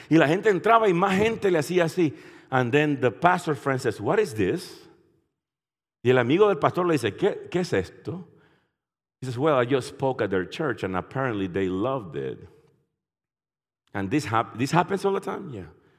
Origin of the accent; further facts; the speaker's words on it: Nicaragua; I remember when I came from Nicaragua. I'm Nicaraguan. Yo soy nicaragüense. Yo soy Nicaragua.